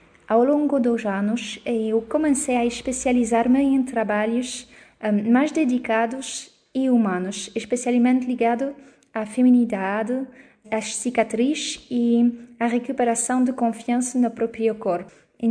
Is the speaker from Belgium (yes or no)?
yes; Belgium; Portuguese is a second language; now in Portugal; Eu sou belga e há alguns anos eu decidi, com a minha família, de mudar completamente de vida e expatriar-nos para os Açores